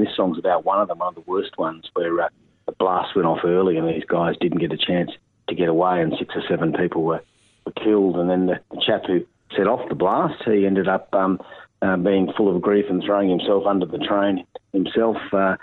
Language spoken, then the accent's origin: English; Kiama, New South Wales, Australia; we're from Kiama on the south coast of New South Wales, and pretty a holiday destination now, surfing and having your fish and chips, all that sort of stuff.